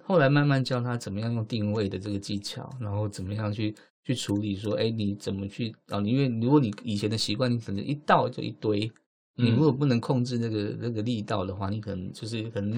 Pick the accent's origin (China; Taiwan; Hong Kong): Taiwan; 所以我们台湾人其实是很善良的